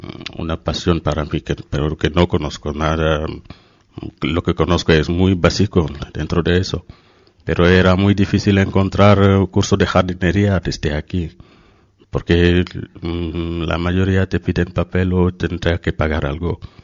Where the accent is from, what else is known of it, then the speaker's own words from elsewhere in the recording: Senegal; Spanish is a second language; Yo soy de Senegal.